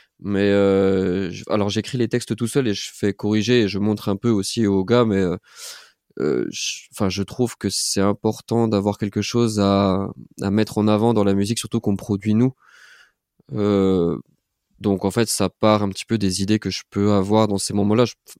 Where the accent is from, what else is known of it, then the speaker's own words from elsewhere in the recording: Dijon, Bourgogne-Franche-Comté, France; on est originaire de Dijon. J'étais à Dijon même. Et oui, en fait, déjà, ça m'a fait vraiment bizarre. À partir du moment où je suis passé de la campagne pour aller habiter à Dijon.